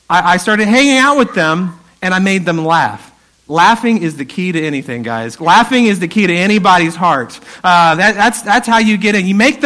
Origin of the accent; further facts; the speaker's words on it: Spring, Texas, United States; if you know the Houston area, I grew up in the Spring area, and I went to Westfield High School.